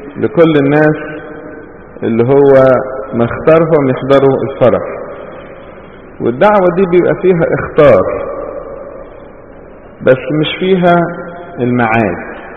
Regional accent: Egypt; احنا عندنا في مصر

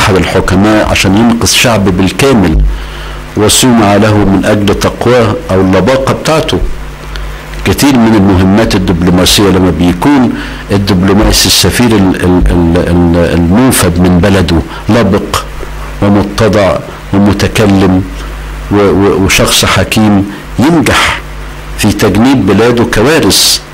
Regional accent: Egypt; حصل عندنا في مصر وفي كل البلاد

